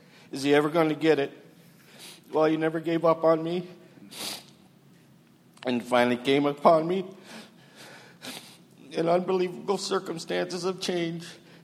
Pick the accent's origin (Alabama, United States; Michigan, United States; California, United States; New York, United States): Michigan, United States; Detroit; Raised as an Irish Catholic in Detroit, going to Catholic school, I went through most of the sacraments so I too could go to heaven.